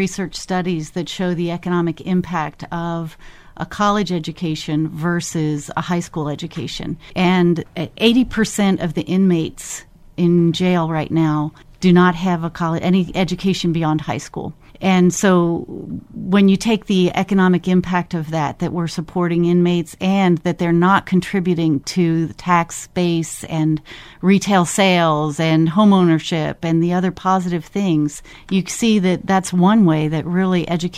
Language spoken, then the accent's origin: English; Cincinnati, Ohio, United States; I grew up here in Cincinnati, in Delhi, in fact.